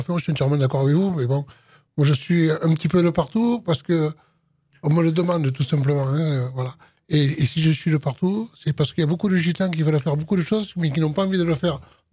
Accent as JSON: {"language": "French", "region": "Grand Est", "country": "France", "tie": "born or raised there", "said": "À l'Est, j'habite à l'Est depuis des années. J'ai grandi à l'Est, je vis à l'Est, je travaille à l'Est."}